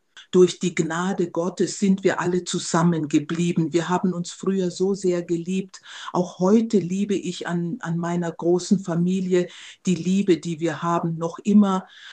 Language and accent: German; Nairobi, Kenya; Also ich bin in einem Viertel in Nairobi aufgewachsen, das Ghetto genannt wird.